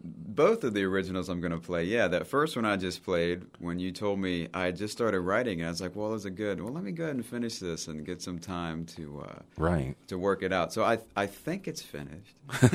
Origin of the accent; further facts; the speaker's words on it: Chesapeake, Virginia, United States; now in Virginia Beach, United States; Well, I'm from a faraway Chesapeake. I'm from Chesapeake. Yes. And I migrated to Virginia Beach about 21 or so, and I've stayed there the whole time.